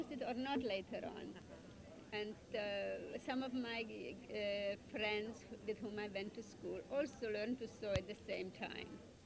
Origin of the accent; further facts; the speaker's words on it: Slovakia; It is in Czechoslovakia. It is in Slovakia.